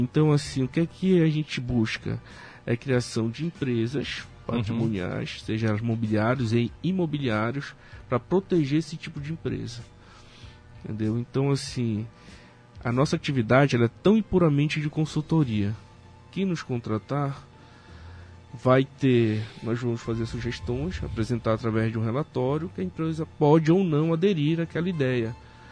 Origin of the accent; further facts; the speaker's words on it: Macapá, Amapá, Brazil; Eu estou muito feliz de estar aqui em Macapá, na minha terra, onde nasci.